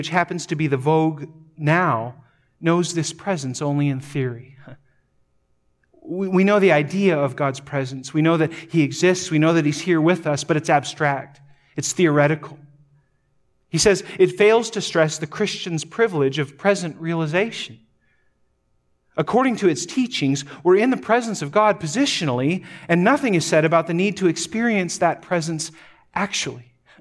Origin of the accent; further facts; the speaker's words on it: North Dakota, United States; Now, we've pronounced it Levi's, but we're from North Dakota, so what do we know?